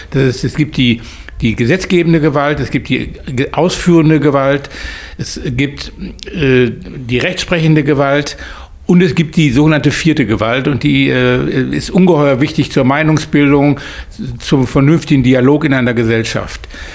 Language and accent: German; Essen, North Rhine-Westphalia, Germany; Ich bin in Essen groß geworden, bin in Essen-Steele zur Schule gegangen, habe Abitur gemacht, bin dann nach Freiburg gegangen, wo ich Jura studiert und Volkswirtschaft studiert habe. Habe mich in Essen als Rechtsanwalt niedergelassen